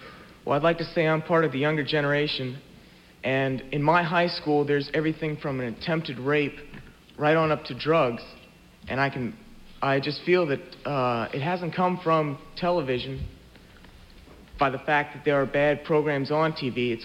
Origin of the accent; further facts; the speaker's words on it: Arlington, Virginia, United States; I'm age 17, and I'm from Arlington, Virginia, which is no more than 200 yards across the Potomac River out there.